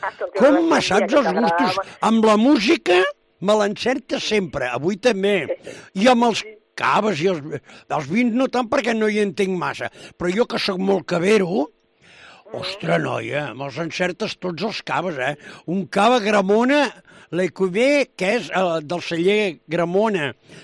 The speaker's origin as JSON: {"language": "Catalan", "town": "Girona", "region": "Catalonia", "country": "Spain", "said": "jo, per exemple, que sóc de Girona, no puc anar a Salt"}